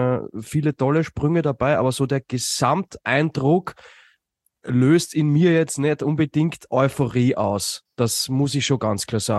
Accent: Austria; Und ich kann als Österreicher nur sagen, ich habe 4-mal Wiener Schnitzel serviert bekommen an dem Wochenende in Wiesbaden.

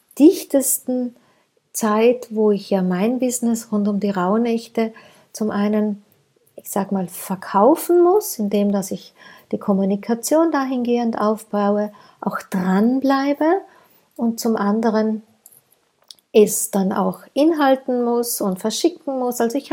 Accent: Tyrol, Austria; also born or lived in Vienna; Ich hatte ein Montessori-Kinderhaus in Wien. Das habe ich zurückgelassen, bin für die zweite Ehe zurück in meine Heimat nach Tirol gezogen.

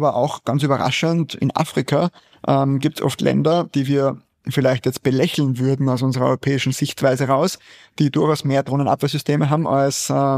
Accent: Austria; mit meinem Heimatland vergleiche, also Österreich und auch Deutschland.

